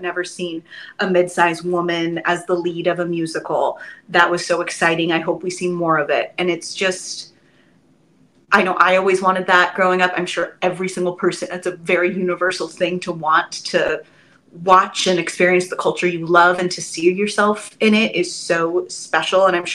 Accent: California, United States; she and I have been friends since we were teenagers. We grew up in Orange County together.

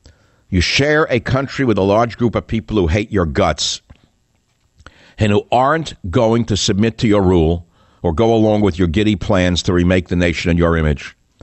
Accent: United States; I think as an American, they're not so wrong.

